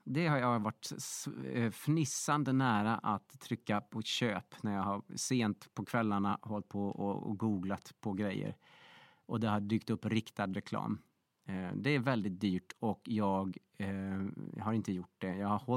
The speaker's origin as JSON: {"language": "Swedish", "town": "Linghed", "region": "Dalarna County", "country": "Sweden", "tie": "born or raised there", "said": "Ja, det är ju i Linghed då, utanför Svärdsjö i Dalarna."}